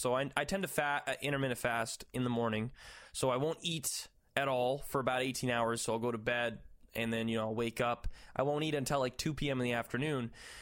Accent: Newfoundland and Labrador, Canada; You know, I'm from Newfoundland, okay? I've got Irish blood. I've got Irish descent.

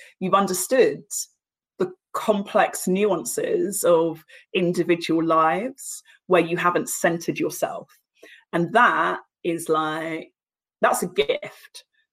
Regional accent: London, United Kingdom; I grew up in Battersea in Southwest London, so really central.

